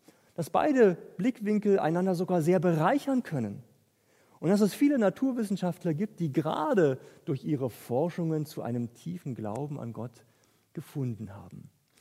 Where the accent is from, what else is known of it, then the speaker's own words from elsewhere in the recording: Berlin, Germany; Es war in der Oberstufe auf dem Gymnasium in meiner Heimatstadt Berlin.